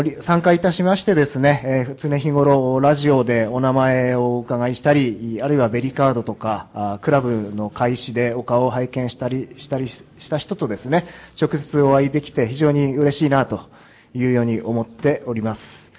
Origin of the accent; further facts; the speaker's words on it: Sendai, Miyagi, Japan; 仙台から参りました